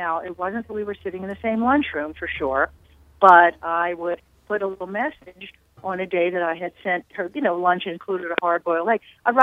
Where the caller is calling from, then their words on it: New Jersey, United States; I'm calling from Atlantic County, New Jersey.